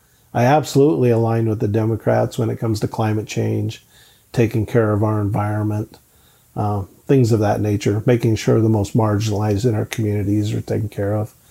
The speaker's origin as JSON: {"language": "English", "town": "Syracuse", "region": "Utah", "country": "United States", "tie": "born or raised there", "said": "We grew up in Syracuse when it was a couple of stop signs and one little country store and, you know, a church."}